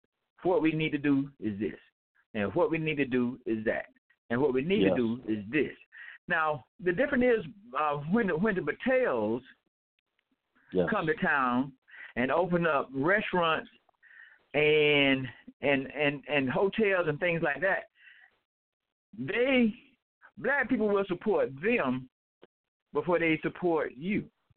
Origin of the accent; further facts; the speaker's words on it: Atlanta, Georgia, United States; I'm from Atlanta, and I got to tell you